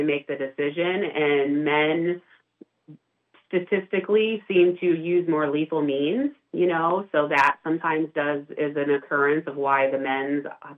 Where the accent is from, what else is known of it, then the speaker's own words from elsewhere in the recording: Knoxville, Tennessee, United States; No, I'm actually from the Knoxville area. I graduated from Knoxville.